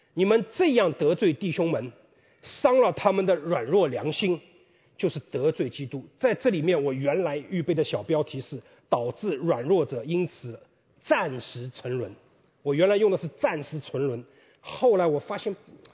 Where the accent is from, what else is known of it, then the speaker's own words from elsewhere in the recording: China; 我们中国人叫临时还可以抱一抱嘛